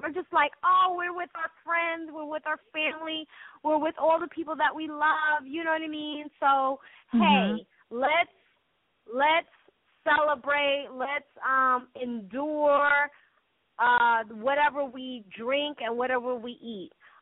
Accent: California, United States; My team is the San Francisco 49ers, born and raised in the Bay.

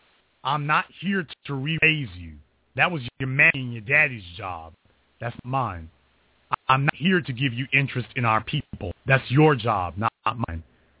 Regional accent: Louisiana, United States; Now, I'm from Louisiana.

